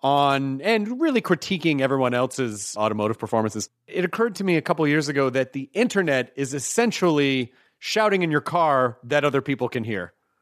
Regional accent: Memphis, Tennessee, United States; also born or lived in Louisville, Kentucky; I mean, yeah, I was born in Louisville. I grew up in Memphis primarily, but yes, I did. I spent the first few years of my life in Louisville and then Memphis, Tennessee.

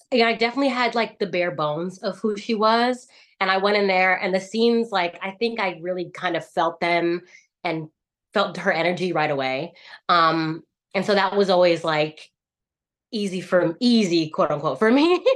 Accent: Houston, Texas, United States; also born or lived in Massachusetts, United States; I am from Texas. I was born in Massachusetts, but my family's been in Texas since I was 11. So that's going on like 14 years. So I just say I'm from Texas in Houston.

